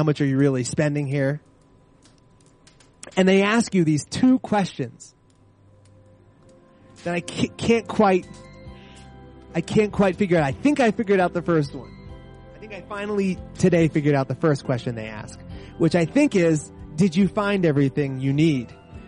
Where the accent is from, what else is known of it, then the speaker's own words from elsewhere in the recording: California, United States; I grew up in California and you are exposed to quite a lot of Spanish.